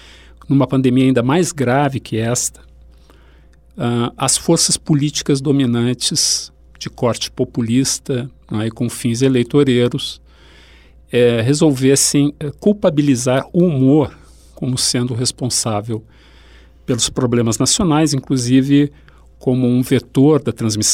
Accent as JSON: {"language": "Portuguese", "region": "Rio Grande do Sul", "country": "Brazil", "also_born_or_lived": "Italy", "said": "eu vivi na Itália, então tenho muita referência do italiano, né? Também na minha região, sou gaúcho, também com muita influência de descendentes italianos"}